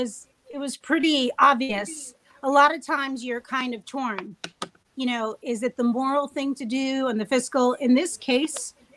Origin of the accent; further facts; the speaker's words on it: New York, United States; I thought, you know, being a New Yorker, that if you like to cook, people order in all the time.